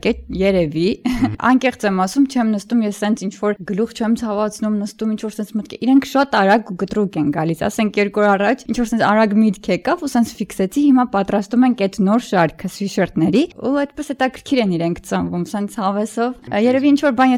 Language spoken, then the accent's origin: Armenian; Kajaran, Syunik, Armenia; ես ինքս Սյունեցի եմ, ծնվել եւ ապրել եմ Քաղաքաջարանում, չգիտեմ, ծանոթ եք Քաջարանին թե ոչ։